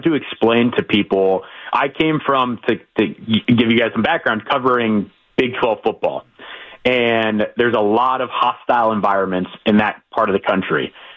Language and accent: English; Florida, United States; also born or lived in Arizona; Originally, the quick breakdown, originally from Florida. Went to school, actually, at Arizona State, so I do know something about the Cardinal fans.